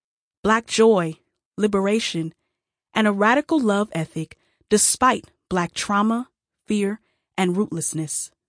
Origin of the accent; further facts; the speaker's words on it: Phoenix, Arizona, United States; I grew up in Phoenix, Arizona, mostly a long distance from branches of extended family up and down the East Coast.